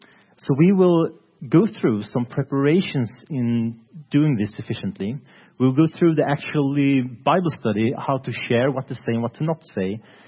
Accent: Sweden; I'm from Sweden, working at a Scandinavian TV station called Lifestyle TV

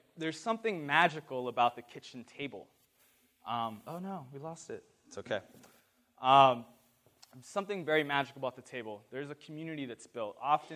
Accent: Riverside, United States; I grew up in the Riverside community. Who knows Riverside here?

